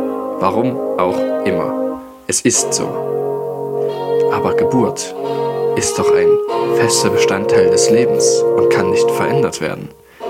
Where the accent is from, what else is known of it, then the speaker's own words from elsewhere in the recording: Nebitzschen, Saxony, Germany; Weißt du übrigens, wo ich herkomme? Ich bin aus Nebitzschen.